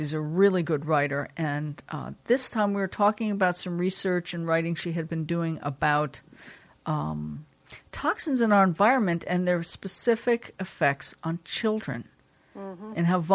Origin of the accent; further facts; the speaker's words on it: New Jersey, United States; We're from Jersey.